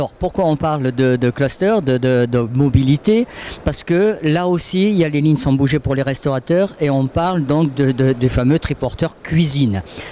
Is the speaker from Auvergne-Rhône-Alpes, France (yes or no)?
yes; Lyon, Auvergne-Rhône-Alpes, France; moved away; on est gones tous les deux, on est de Lyon, je suis né à Lyon même si je me suis expatrié